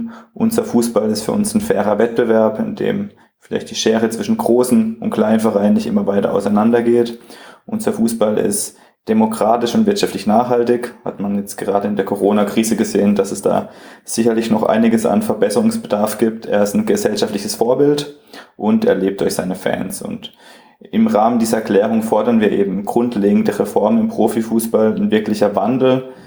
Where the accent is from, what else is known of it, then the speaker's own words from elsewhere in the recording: Freiburg, Baden-Württemberg, Germany; ich komme auch aus Freiburg